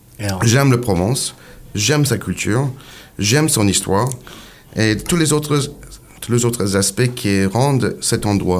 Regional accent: Texas, United States; French is a second language; je suis texan. Et donc, tout d'abord, je suis texan. Et par la suite, je suis du Sud. Et puis, je suis américain.

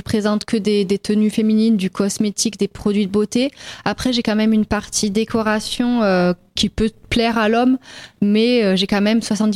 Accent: Avignon, Provence-Alpes-Côte d'Azur, France; vous l'avez dit, j'ai 30 ans et je suis originaire d'Avignon.

